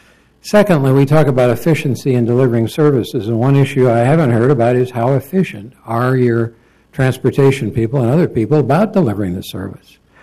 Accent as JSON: {"language": "English", "town": "Chicago", "region": "Illinois", "country": "United States", "tie": "born or raised there", "lives_now": "Portland, United States", "said": "Now, I grew up in Chicago, and I saw the same thing."}